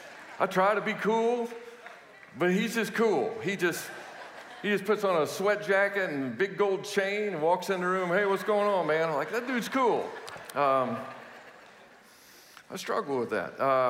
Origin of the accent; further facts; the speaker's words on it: Houston, Texas, United States; You know, I'm from Houston, we're from Houston